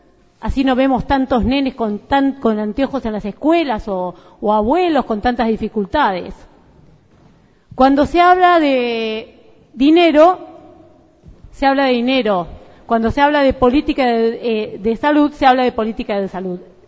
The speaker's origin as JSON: {"language": "Spanish", "town": "María Ignacia", "region": "Buenos Aires Province", "country": "Argentina", "said": "María Ignacia Vera, que es mi pueblo, como lo digo siempre"}